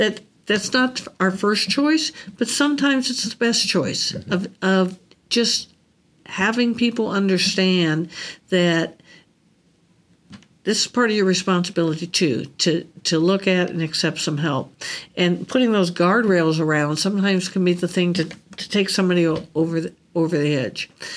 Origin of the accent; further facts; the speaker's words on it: California, United States; also born or lived in Colorado; now in Omaha, United States; I mean, I grew up in California. I lived in Colorado for a while and all that.